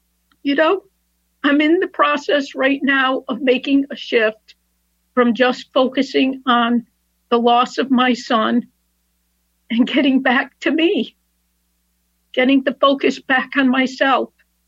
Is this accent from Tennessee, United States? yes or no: no; Florida, United States; from Southeast Florida, and I've been in the program quite a while.